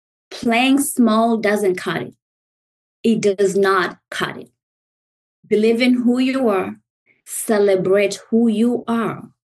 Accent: Uganda; now in United States; So born and raised in East Africa, Uganda, originally from Rwanda, you're taught to be modest, to give.

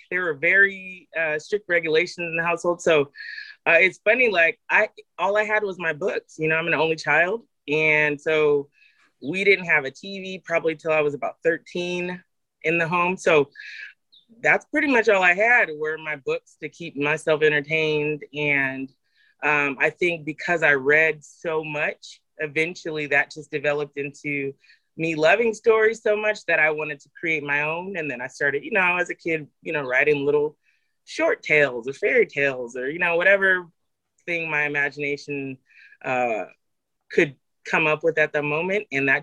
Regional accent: California, United States; I grew up in the Central Valley. I think a lot of times when people hear about California, they hear about Los Angeles and maybe San Francisco.

